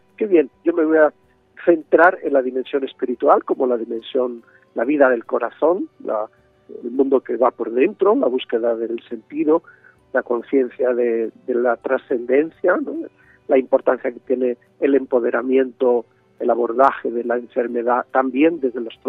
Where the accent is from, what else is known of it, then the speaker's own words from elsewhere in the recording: Tordesillas, Castile and León, Spain; porque yo soy castellano, yo soy de Tordesillas, así que voy con mucho gusto a mi tierra.